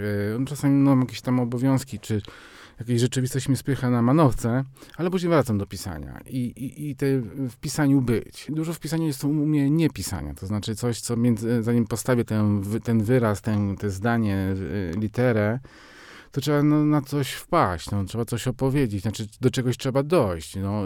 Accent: Warmian-Masurian Voivodeship, Poland; I chyba rzeczywiście taka jest dzisiaj nasza tożsamość warmińska tak naprawdę. Jeżeli odrzucimy jakieś tam biograficzne kwestie i jakby takie, kim jesteśmy na co dzień jako Warmiac

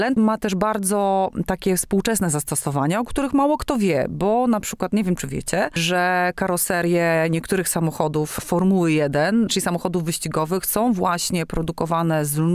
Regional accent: Ostróda, Warmian-Masurian Voivodeship, Poland; ja oryginalnie przyznam się, że jestem z Ostródy. Od jakiegoś czasu więcej czasu spędzam w Morągu, no a teraz w Miłakowie.

